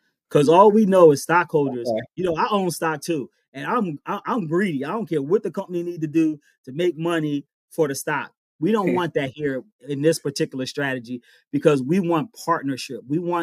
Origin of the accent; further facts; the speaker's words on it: Philadelphia, Pennsylvania, United States; Growing up in North Philly, and you the youngest of 8 kids